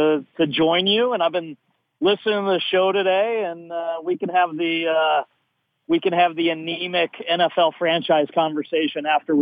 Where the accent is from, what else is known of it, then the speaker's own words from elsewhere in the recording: Albuquerque, New Mexico, United States; moved away as an adult; also born or lived in Denver / New York; I grew up in Albuquerque. I went to school in Denver. So I'm a Rocky Mountain kid, but after 8 years in New York, I was just burnt out.